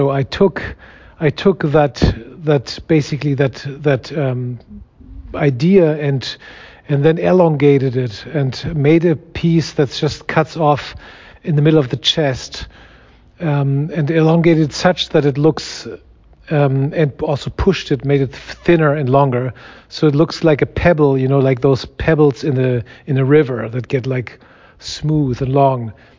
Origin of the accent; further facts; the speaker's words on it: Germany; English is a second language; now in Portland, United States; I'm based in Portland, Oregon, on the U.S. West Coast. I'm originally from Germany